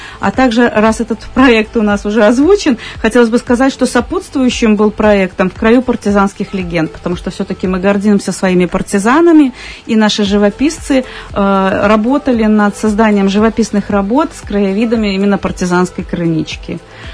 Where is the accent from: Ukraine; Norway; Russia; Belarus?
Belarus; Gomel, Gomel Region; видно, что я из Беларуси, да, очень хочется кушать, смотреть на бигборды и понимать, что да, я в Беларуси, это мой Гомель